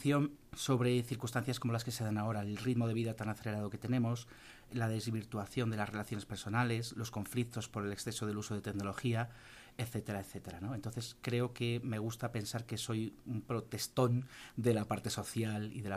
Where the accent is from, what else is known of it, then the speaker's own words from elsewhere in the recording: Madrid, Community of Madrid, Spain; moved away as an adult; now in Mexico; soy de Madrid, de España, y bueno, pues hace 2 añitos que vine a México